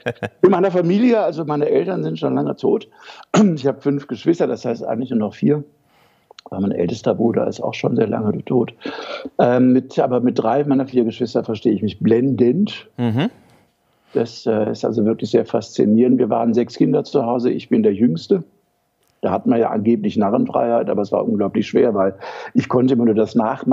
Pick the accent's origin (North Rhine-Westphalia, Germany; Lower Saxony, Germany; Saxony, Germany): North Rhine-Westphalia, Germany; Solingen; Ich bin in Nordrhein-Westfalen groß geworden. Ich bin in Solingen aufgewachsen. Das ist da, wo die Messer und Scheren und scharfen Jungs herkommen.